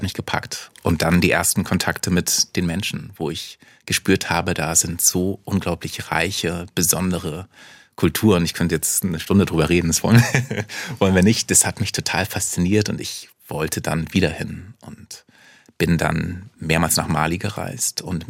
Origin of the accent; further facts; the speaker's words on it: Itzehoe, Schleswig-Holstein, Germany; born there; Also ich bin in Itzehoe in Schleswig-Holstein geboren.